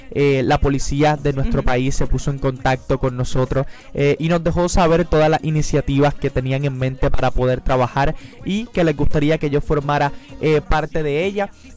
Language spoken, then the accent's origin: Spanish; Puerto Rico; nosotros como puertorriqueños